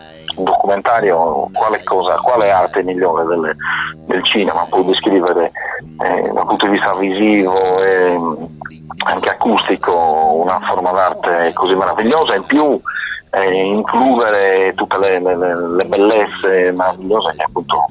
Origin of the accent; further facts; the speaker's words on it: Sardinia, Italy; Sì, non potevo prescindere da musicista e da sardo, non riesco a girarmi dall'altra parte a non guardare anche quello che siamo noi, cioè i nostri suoni, la nostra musica, la nostra cultura.